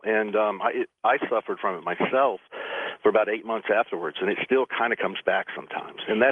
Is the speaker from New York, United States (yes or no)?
no; Panama City, Florida, United States; I grew up there in Panama City and spent all of my life in the water and on the beach